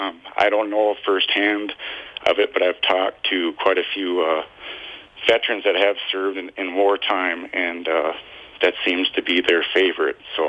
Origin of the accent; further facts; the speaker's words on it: Thief River Falls, Minnesota, United States; also born or lived in Red Lake; some of them are from my hometown of Thief River Falls, which that's not my birthplace. My birthplace is Red Lake, Minnesota. Some of y'all don't know, I am native.